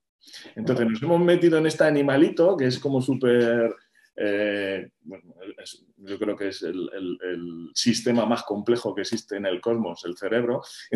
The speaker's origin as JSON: {"language": "Spanish", "town": "Madrid", "region": "Community of Madrid", "country": "Spain", "tie": "born or raised there", "said": "yo soy madrileño de pura cepa."}